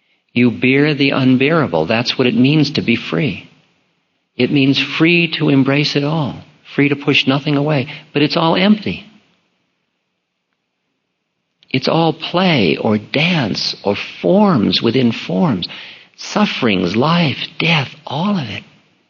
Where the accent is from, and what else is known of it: United States